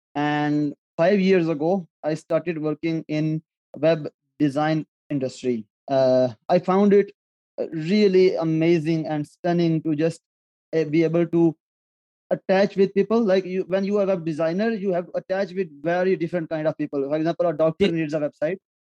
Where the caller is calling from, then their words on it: Jhelum, Punjab, Pakistan; English is a second language; I'm from Punjab right now. Punjab is a continent, and I live in Jhelum city.